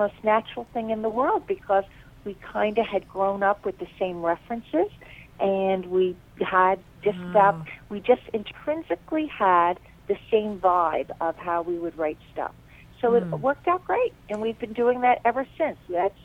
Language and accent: English; Atlantic City, New Jersey, United States; now in Hudson, United States; I grew up on the East Coast in Atlantic City. If people know their Monopoly game, I grew up on Atlantic Avenue.